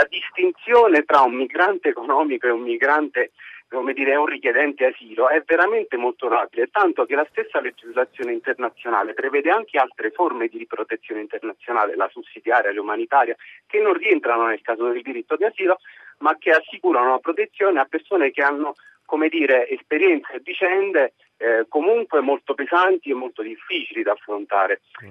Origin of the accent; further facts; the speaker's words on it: Sepino, Molise, Italy; chiamo da Campobasso. La ringrazio di aver citato il caso di Cepino perché è il mio paese